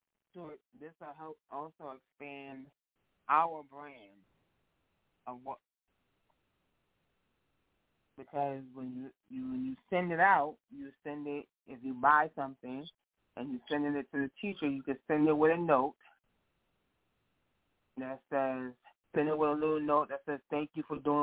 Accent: New York, United States; I'm originally from New York, so I would help a teacher in New York, a teacher in Jersey.

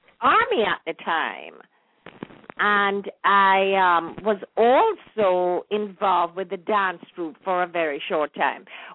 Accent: Kingston, Kingston Parish, Jamaica; And I'm a Kingstonian. I was born and raised in Kingston.

